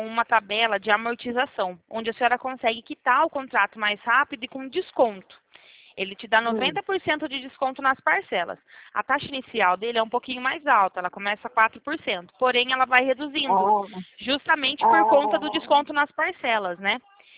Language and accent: Portuguese; Limeira, São Paulo, Brazil; Eu sou aqui de Limeira, a senhora conhece?